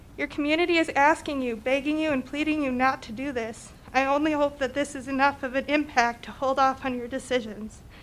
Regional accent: Franklin, Wisconsin, United States; I was born and raised in Franklin, Wisconsin. I love this area and the city.

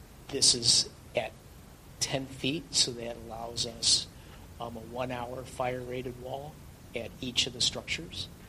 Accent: Sun Prairie, Wisconsin, United States; I'm from Sun Prairie, Wisconsin.

